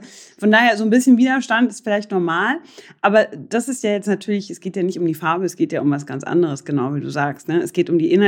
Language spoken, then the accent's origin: German; Munich, Bavaria, Germany; born there; ich bin ja in München geboren.